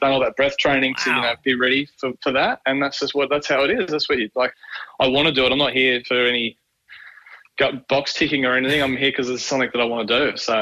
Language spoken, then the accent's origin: English; Narrabeen, New South Wales, Australia; I grew up in Narrabeen, northern beach of Sydney, and everyone else surfed.